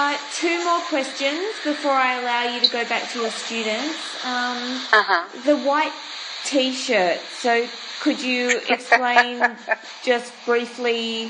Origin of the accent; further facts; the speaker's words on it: Australia; As an Australian, I wouldn't have known that.